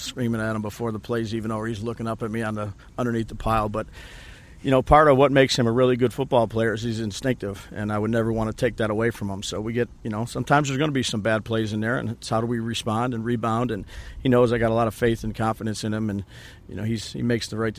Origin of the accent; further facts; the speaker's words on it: Buffalo, New York, United States; it's a bunch of people from Buffalo, my hometown, some towns around there